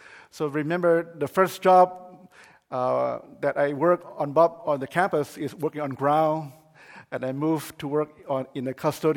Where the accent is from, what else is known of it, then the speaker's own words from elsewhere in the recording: Thailand; I was born and raised in Thailand. I know the Thai culture and the Thai language already, so I don't have to learn all of that.